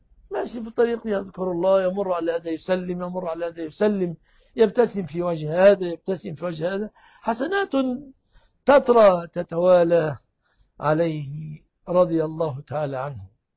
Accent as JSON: {"language": "Arabic", "country": "Egypt", "said": "في بلادنا مصر"}